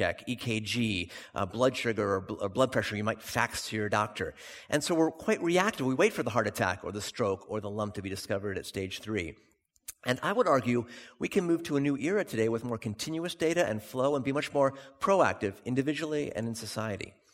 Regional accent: California, United States; also born or lived in London; I was actually born here down the street at Royal Free. But I come from Silicon Valley

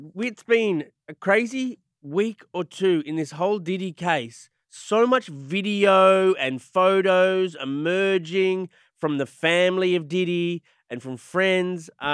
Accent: Australia; Australia.

